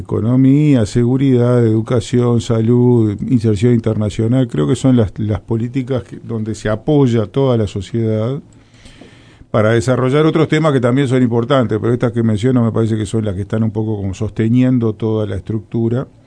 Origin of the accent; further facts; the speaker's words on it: Montevideo, Uruguay; Yo soy montevideano